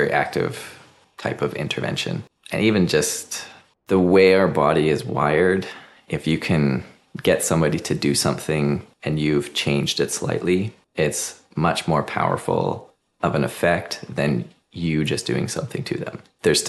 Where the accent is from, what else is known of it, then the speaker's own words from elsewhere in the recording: Kelowna, British Columbia, Canada; also born or lived in Australia; now in Salmon Arm, Canada; I grew up in Kelowna and then moved to Australia and then came back, started up my clinic here.